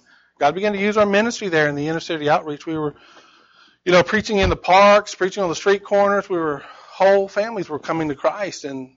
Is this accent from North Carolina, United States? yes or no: yes; Charlotte, North Carolina, United States; I grew up in Charlotte, North Carolina as well.